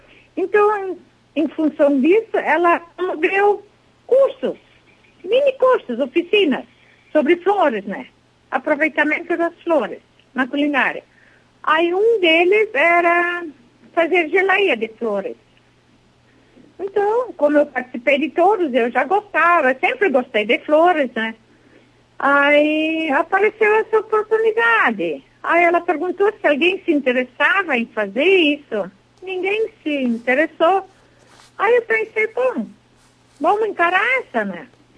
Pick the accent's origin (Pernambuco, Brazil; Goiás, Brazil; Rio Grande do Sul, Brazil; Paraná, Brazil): Rio Grande do Sul, Brazil; Nova Petrópolis; Nós somos de Nova Petrópolis.